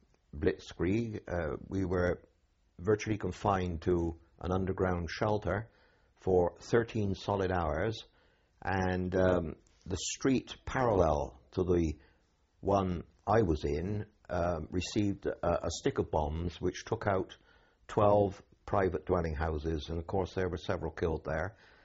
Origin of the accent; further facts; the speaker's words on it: Bristol, South West England, United Kingdom; I was born in Bristol, in a district called Moorfields, one of the most poorest areas of the city, on the 28th of June, on the 29th of June, 1928.